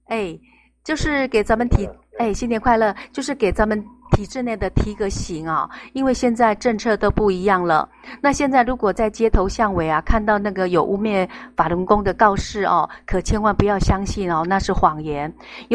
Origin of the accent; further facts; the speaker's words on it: Taiwan; 欢迎有机会来台湾旅游哈，毕竟咱们都是同文同种一家亲